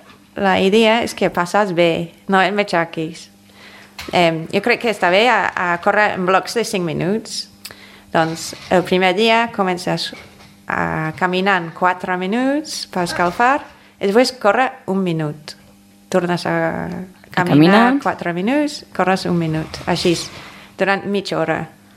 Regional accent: England, United Kingdom; En el meu poble, en Anglaterra, són més del doble

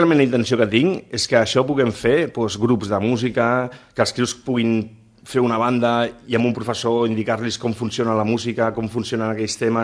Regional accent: Barcelona, Catalonia, Spain; Jo soc graciant. Jo soc de Gràcia.

